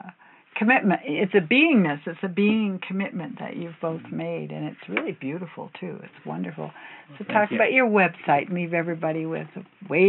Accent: Bellingham, Washington, United States; I'm from Bellingham, where they call themselves the sustainability capital, whatever that means, you know.

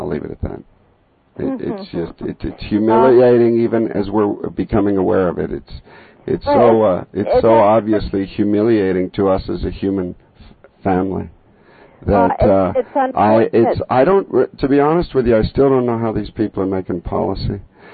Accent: Canada; I am Canadian.

